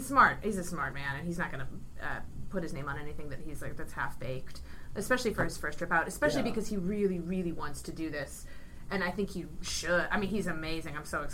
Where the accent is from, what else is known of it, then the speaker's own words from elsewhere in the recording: Ohio, United States; I grew up in Ohio.